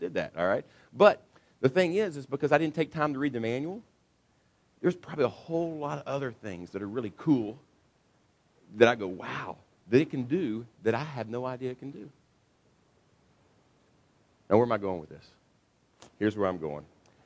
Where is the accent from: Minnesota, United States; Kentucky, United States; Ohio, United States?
Kentucky, United States; also born or lived in Illinois; now in Texas, United States; since my wife grew up in northern Indiana. I grew up in Kentucky. We came here from Illinois